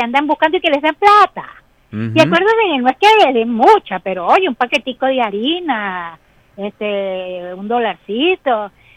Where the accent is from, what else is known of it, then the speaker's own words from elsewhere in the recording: Venezuela; yo te voy a hablar como a un amigo y no como periodista, sino como una venezolana.